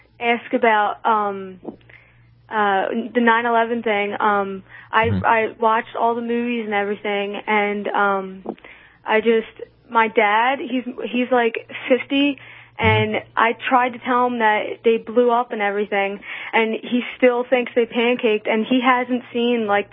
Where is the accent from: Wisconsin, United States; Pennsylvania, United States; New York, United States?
Pennsylvania, United States; I'm from PA.